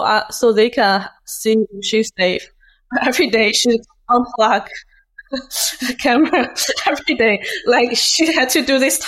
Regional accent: Hangzhou, Zhejiang, China; English is a second language; It's pronounced as a Hangzhou, because it's actually my hometown.

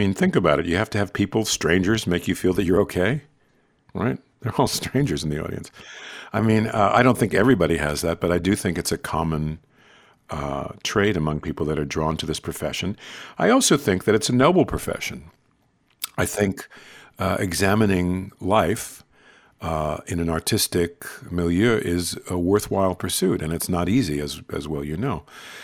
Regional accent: New York, United States; I grew up thinking most people must be Jewish because most people that I knew were Jewish.

